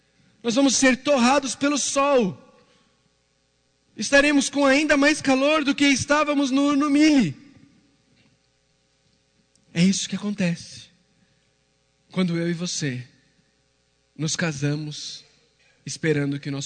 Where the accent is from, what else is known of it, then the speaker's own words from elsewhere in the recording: São Paulo, Brazil; now in Caldas Novas, Brazil; Eu sou de São Paulo, mas eu moro em Caldas Novas, Goiás, tem 11 anos.